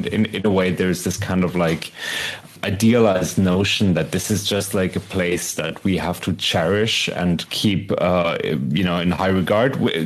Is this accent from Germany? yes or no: yes; Germany; English is a second language; I'm German. I'm not Jewish. I grew up in Germany